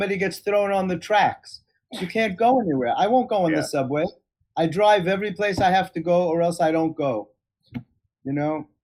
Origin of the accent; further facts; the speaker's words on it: Bronx, New York, United States; I grew up in the Bronx, and when you lived in the Bronx, going to Manhattan, people would actually get dressed up years ago.